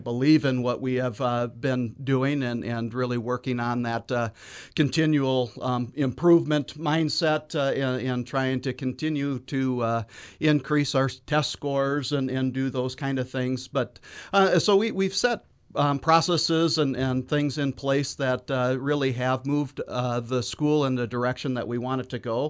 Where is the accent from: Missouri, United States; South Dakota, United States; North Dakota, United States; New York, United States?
South Dakota, United States; Pierre; I grew up here in Pierre, graduated from Riggs High back in 1999 and had the opportunity to come back to Pierre in 2006.